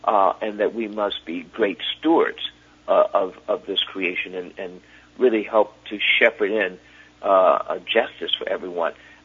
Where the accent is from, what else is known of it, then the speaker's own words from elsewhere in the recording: Alabama, United States; When I was growing up in Alabama in the 50s and 60s